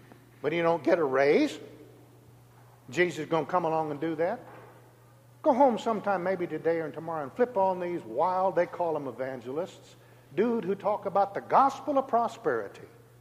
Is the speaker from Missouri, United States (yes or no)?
yes; Hannibal, Missouri, United States; born there; I was born in Missouri. I'm a Mark Twain Hannibal guy, for heaven's sakes. And folks in Missouri live by the great stigma, show me.